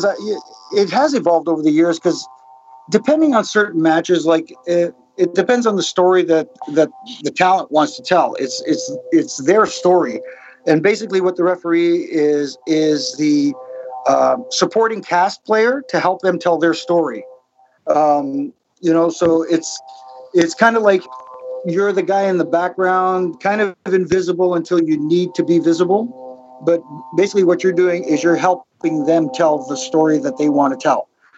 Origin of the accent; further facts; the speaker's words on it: Canada; I'm Canadian, I'm from here.